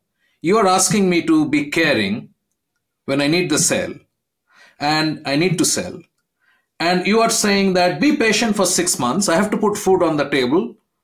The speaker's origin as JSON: {"language": "English", "country": "India", "tie": "born or raised there", "second_language": "English", "said": "I grew up in India, we have complete different cultural biases"}